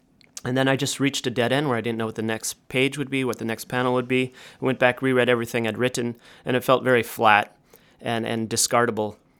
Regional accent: United States; partly because as an American, we've always known so much about our own sort of cross-Atlantic sort of Holocaust

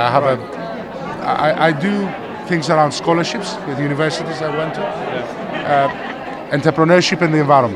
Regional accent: United Kingdom; Because we are bashful on figures. We're British and we like to underplay.

